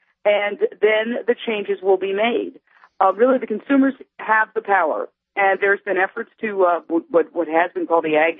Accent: New York, United States; I was raised in Midtown Manhattan. My mom is from Puerto Rico

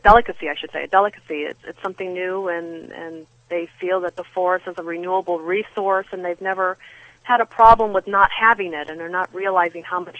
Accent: Missouri, United States; here in my home state of Missouri

